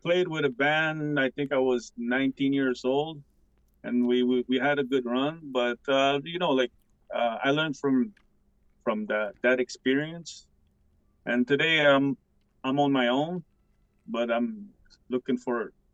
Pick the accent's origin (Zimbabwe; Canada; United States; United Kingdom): Canada; Pikogan, Quebec; I'm from Picogon, Canada. I am Algonquin and Cree mixed.